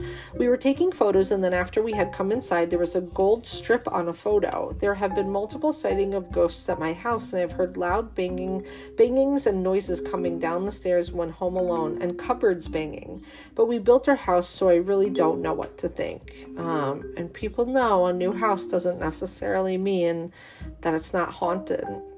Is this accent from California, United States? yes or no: no; Clifton Park, New York, United States; I'm from Clifton Park, but my friends from Waterford told me later